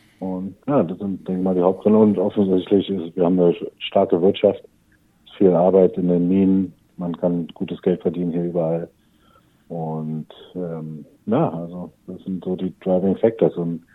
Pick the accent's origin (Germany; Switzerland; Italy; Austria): Germany; Berlin; now in Australia; Ich persönlich bin aus Berlin.